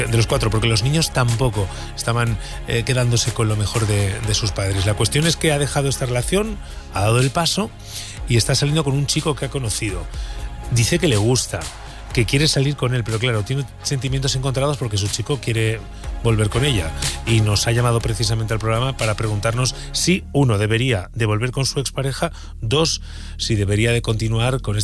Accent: Castile and León, Spain; Yo soy castellano-leonés, yo debería decirlo bien.

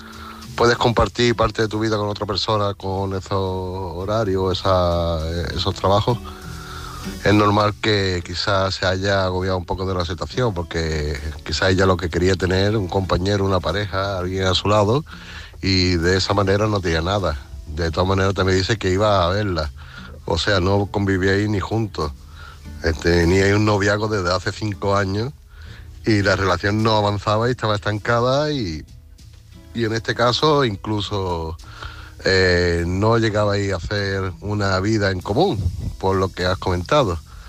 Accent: Málaga, Andalusia, Spain; de Málaga

